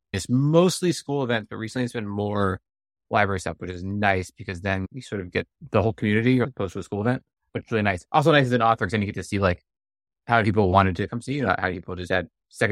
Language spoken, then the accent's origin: English; Massachusetts, United States; I grew up mostly in New England, outside of Boston, and cool, like early 1900s, big old building.